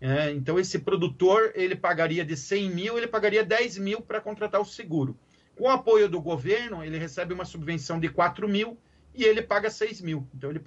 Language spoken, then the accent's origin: Portuguese; Paraná, Brazil; Eu sou do Paraná, é mais fácil lembrar o número às vezes